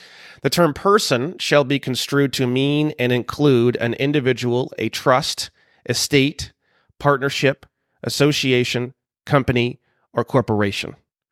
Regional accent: Indiana, United States; And I don't know, you know, but I'm from Indiana. It's pretty easy to get mine.

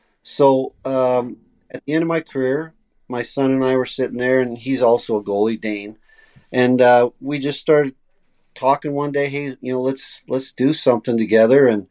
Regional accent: Canada; Our rye whiskey is quite different than what we grew up on here in Canada.

